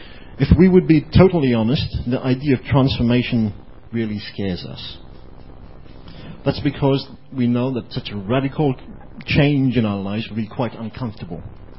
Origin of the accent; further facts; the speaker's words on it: Australia; Do I see myself as an Australian first and Christian second?